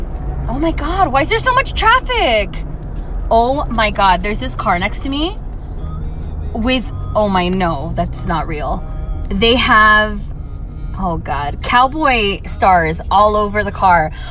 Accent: Texas, United States; It's just kind of like people from Texas in general, and I mean that as a Texan.

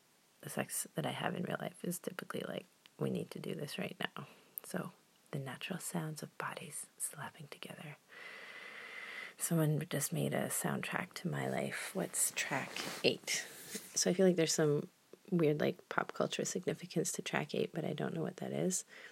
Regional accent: Vancouver, British Columbia, Canada; And if you're gonna come hang out in my hometown, you know, coastal people, we got this problem. So be like, oh, go look at the beach. It's a real nice beach. Look, here's some rocks. Oh, some trees. So I have a lot of rocks and trees and ocean. Vancouver is my hometown.

